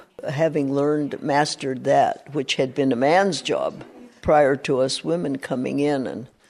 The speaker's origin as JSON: {"language": "English", "town": "Chico", "region": "California", "country": "United States", "tie": "born there", "said": "I was born in Chico, California, November 22, 1923."}